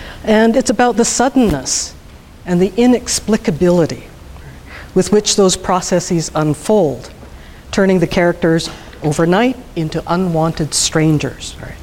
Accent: Canada; accent: Canadian; Maybe it's my Canadian accent or something, all right?

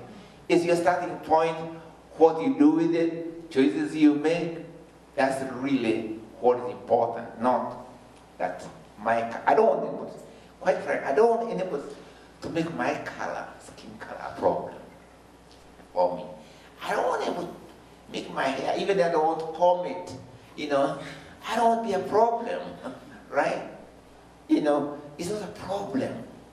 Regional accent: Limuru, Kiambu County, Kenya; born there; I was born in Limuru, I did not apply to be born in Limuru, that's my starting point.

